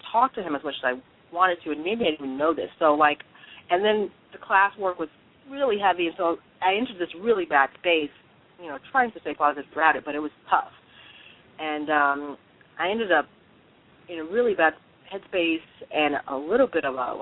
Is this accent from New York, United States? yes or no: no; Houston, Texas, United States; I was born and raised in Houston, Texas. I'm an American through and through.